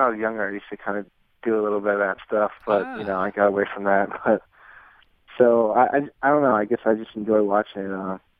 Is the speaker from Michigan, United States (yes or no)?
no; New York, United States; I love growing up in New York, too